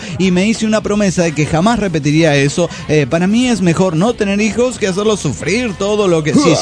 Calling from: Hermosillo, Sonora, Mexico; de Hermosillo, Sonora, México.

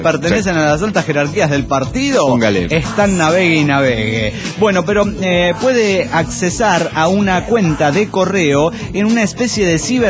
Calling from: Alejandra, Santa Fe, Argentina; de Alejandra Santa Fe

